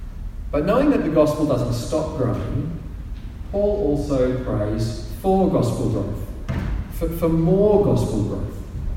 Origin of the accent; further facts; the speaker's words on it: Albury, New South Wales, Australia; also born or lived in Sydney; I grew up in Albury. Albury is a lot like Bathurst. It's a regional city. I moved to Sydney, though, for a few years, and it was a bit of an adjustment for me.